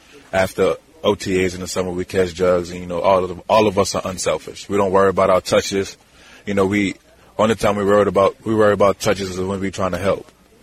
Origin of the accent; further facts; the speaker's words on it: Louisiana, United States; You know, growing up in Louisiana, like, it's just playing, having a chance to play in the Superdome is special because anybody that has ever played football in Louisiana can relate to the statement.